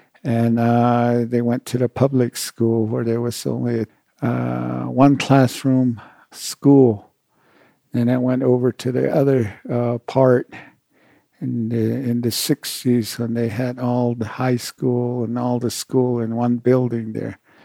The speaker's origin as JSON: {"language": "English", "town": "Tuba City", "region": "Arizona", "country": "United States", "tie": "born or raised there"}